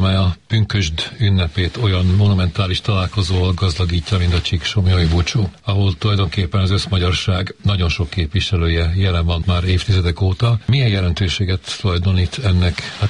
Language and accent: Hungarian; Hungary; mert hát magyarok vagyunk